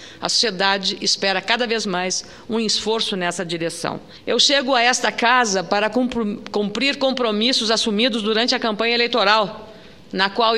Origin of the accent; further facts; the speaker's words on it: Lagoa Vermelha, Rio Grande do Sul, Brazil; Especialmente aos eleitores da minha terra natal, Lagoa Vermelha, localizada nos férteis e bonitos campos da região nordeste do Rio Grande do Sul